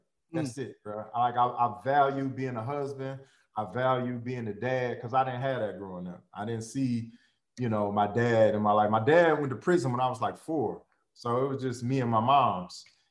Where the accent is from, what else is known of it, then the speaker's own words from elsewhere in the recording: Detroit, Michigan, United States; I'm from the D, man. Detroit. 313. Oh, in the D. Yeah, man. 313, man. East side. The East side. Martin Luther King High School, dog.